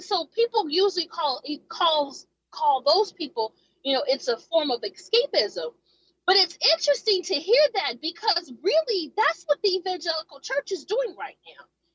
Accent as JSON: {"language": "English", "country": "United States", "said": "I've traveled 2/3 of this country. I'm not afraid to travel or anything, but, you know, I'm an American."}